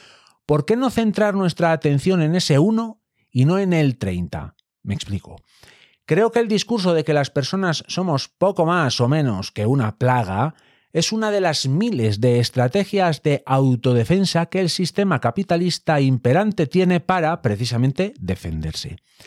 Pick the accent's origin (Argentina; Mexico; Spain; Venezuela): Spain; Boñar, Castile and León; Cuando yo era pequeño e incluso rapaz, cuando iba con mi abuelo en tren a Boñar, mi pueblo